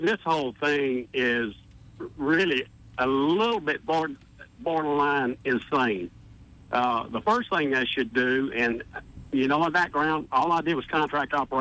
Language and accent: English; Montgomery, Alabama, United States; except I was born and raised in Montgomery, and I hate to see it going to the pot.